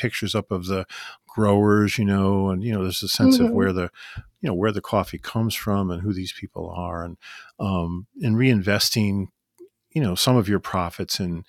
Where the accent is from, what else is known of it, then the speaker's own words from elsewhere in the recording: Illinois, United States; So I grew up in the Chicago suburbs, I think I may have told you